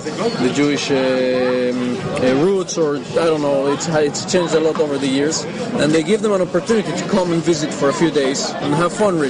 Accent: Mexico; Growing up in Mexico is an interesting thing.

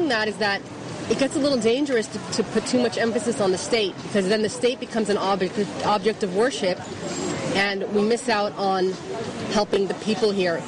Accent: Los Angeles, California, United States; I was born and raised in Los Angeles. I guess that's where I get my kind of entertainment side.

